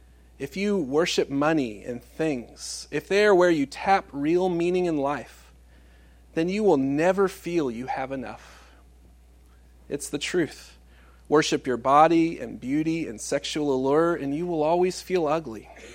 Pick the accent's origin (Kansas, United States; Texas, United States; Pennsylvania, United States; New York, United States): Texas, United States; Dallas; I grew up in Dallas